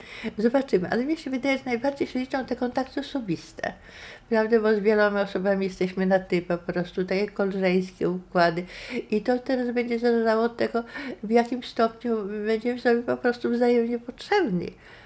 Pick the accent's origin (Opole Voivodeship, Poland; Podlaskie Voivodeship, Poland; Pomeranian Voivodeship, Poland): Podlaskie Voivodeship, Poland; Białystok; born there; Podlasie, w którym się urodziłam, prawda? Się urodziłam w Białymstoku, jestem tutaj